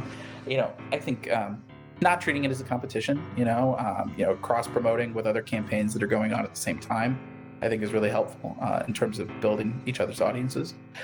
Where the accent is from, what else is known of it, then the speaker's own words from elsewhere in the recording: St. Louis, Missouri, United States; The weirdest thing that happened in my hometown. Trying to think of, like, the history of St. Louis and, like, what are some weird things that happened there.